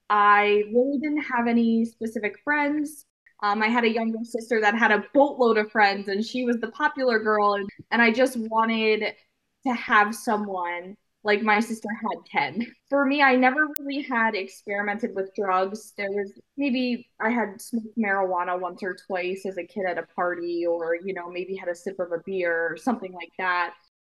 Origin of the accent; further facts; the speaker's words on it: Philadelphia, Pennsylvania, United States; also born or lived in Ann Arbor, Michigan; I was born in Ann Arbor, Michigan, adopted by a wonderful family from Philadelphia, raised in the suburbs of Philadelphia. I had a very good childhood.